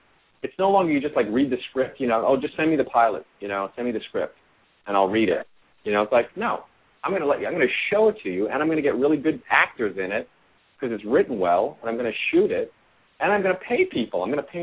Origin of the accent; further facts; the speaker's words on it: New York, United States; I grew up in New York and went to NYU